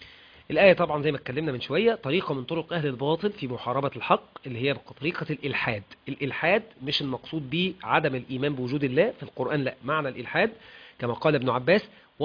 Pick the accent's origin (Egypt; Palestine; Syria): Egypt; Sharqia Governorate; وأنا من الأرياف يعني، أنا مش من المدينة أصلا، أنا شرقاوي